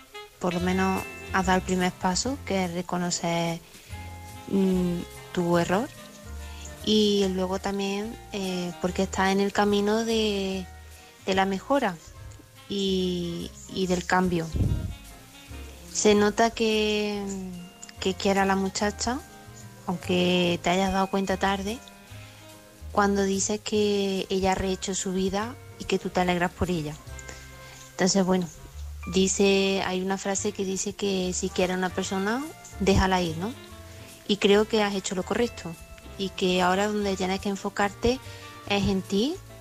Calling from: Córdoba, Andalusia, Spain; corresponsal de Córdoba.

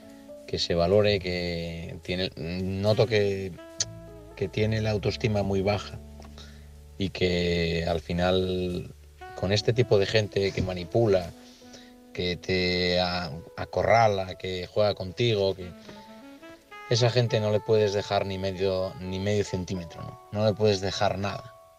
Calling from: Oviedo, Asturias, Spain; de Oviedo.

